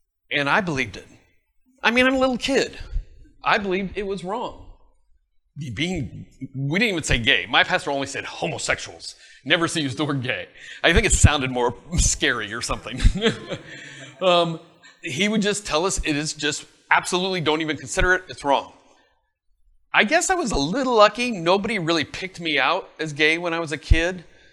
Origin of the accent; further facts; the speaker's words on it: Los Angeles, California, United States; I grew up in Los Angeles, Southern California. Not wealthy, but okay.